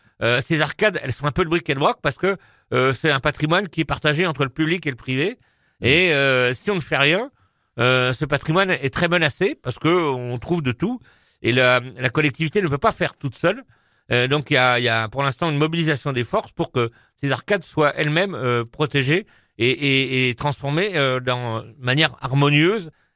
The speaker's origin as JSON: {"language": "French", "town": "Saint-Martin-en-Bresse", "region": "Bourgogne-Franche-Comté", "country": "France", "said": "Je suis de Saint-Martin-en-Bresse, donc je connais bien le sujet."}